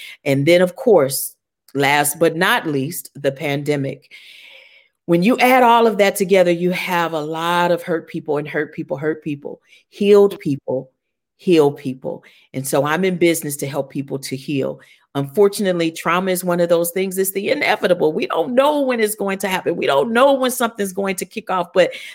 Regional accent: St. Louis, Missouri, United States; My hometown is here in St. Louis. I was born and raised here.

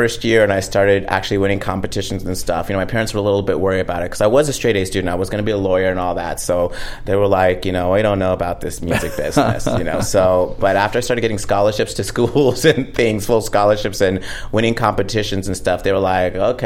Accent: Santa Rosa, California, United States; When I was, I grew up in Northern California, Santa Rosa, and we had community theaters there.

